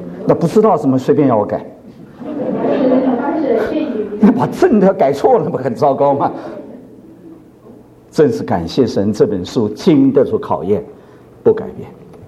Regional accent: China; 在这一点上啊，我们中国人呢比较印象模糊

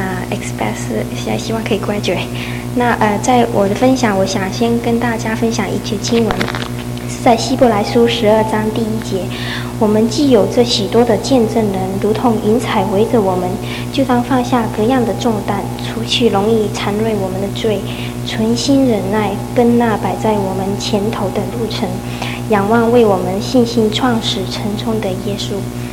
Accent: Hong Kong; now in Alabama, United States; 我从香港来，然后我现在在阿拉巴马大学念本科

